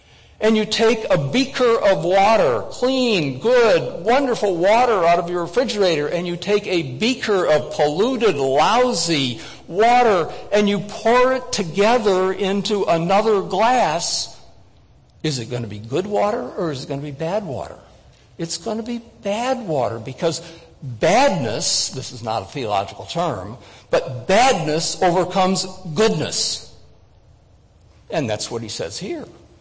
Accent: Chicago, Illinois, United States; I grew up in Chicago and I had been a Cub fan for many, many years

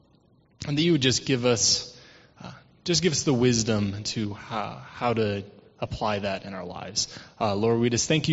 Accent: Indiana, United States; I'm sorry, I'm from Indiana.

